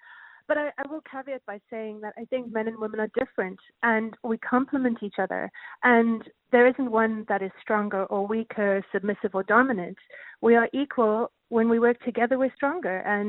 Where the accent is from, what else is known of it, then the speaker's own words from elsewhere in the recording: South Africa; I'm from South Africa, so I had no other family helping me.